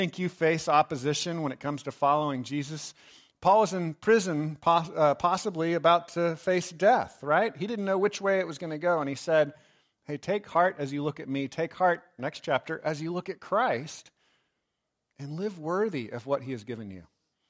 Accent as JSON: {"language": "English", "region": "Texas", "country": "United States", "tie": "born or raised there", "said": "And I joke, I am proud to be Texan. I love that I grew up in Texas, right?"}